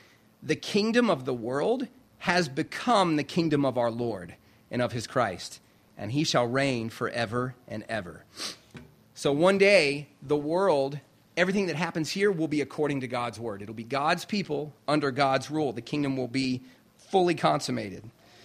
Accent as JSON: {"language": "English", "region": "South Carolina", "country": "United States", "said": "So I'm from South Carolina."}